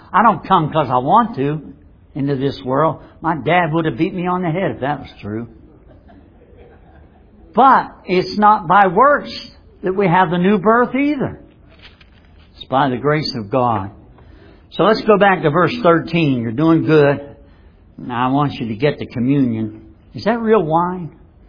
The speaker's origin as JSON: {"language": "English", "country": "United States", "tie": "born there", "said": "In my case, I was born in America."}